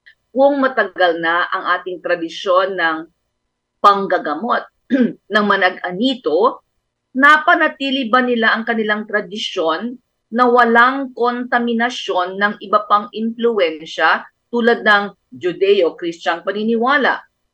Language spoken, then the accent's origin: Tagalog; Ilocos Region, Philippines; Sa amin sa Pangasinan, ang tawag niyan, pagpayawar.